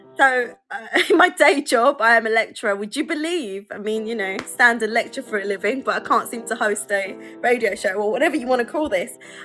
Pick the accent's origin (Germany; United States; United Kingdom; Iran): United Kingdom; London; accent: North London; I live in London. I am a Londoner, born and bred. So sorry about the accent. I'm from North London, so we have quite an unusual accent, I would say.